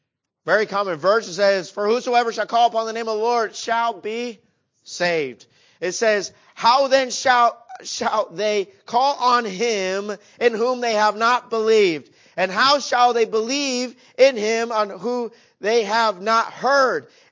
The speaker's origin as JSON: {"language": "English", "country": "United States", "said": "I love being an American."}